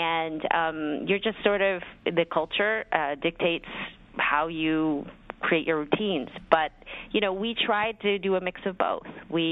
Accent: Taiwan; I'm from Taiwan, and when I visit my family in Taiwan

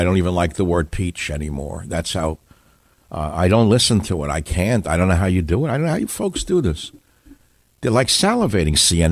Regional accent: New York, United States; I grew up in New York, as I've told you before

